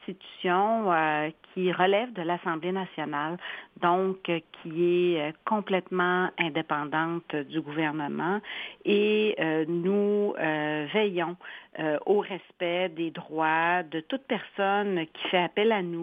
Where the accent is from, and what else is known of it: Quebec, Canada